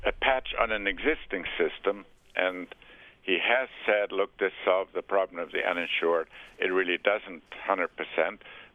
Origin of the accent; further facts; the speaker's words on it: United States; the Germans will pay less than half what we Americans pay.